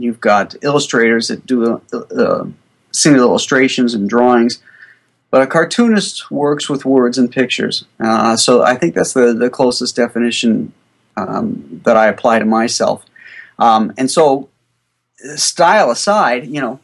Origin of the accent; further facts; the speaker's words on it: Florida, United States; Well, I grew up in my junior high and high school years down in Florida. And I consider that my hometown because that's where my formative years were, you know, as a young man.